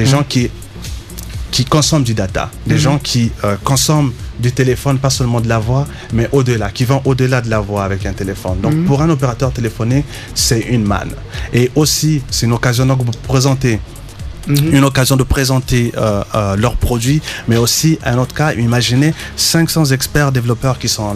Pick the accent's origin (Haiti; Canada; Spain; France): Canada; Moi je viens du Canada, j'ai fait le déplacement jusqu'ici